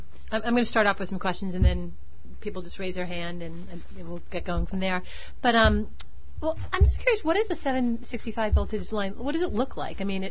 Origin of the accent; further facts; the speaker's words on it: New England, United States; since I'm from New England